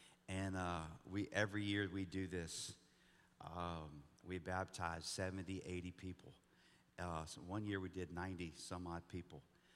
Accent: Buda, Texas, United States; We grew up in Buda, okay, so there's a loop four there that's very loosely a loop.

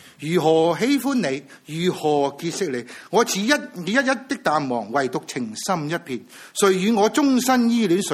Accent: Hong Kong; moved away; 作为香港人移民到来这个地方二十几年，现在回去回看香港，香港不再一样的时候

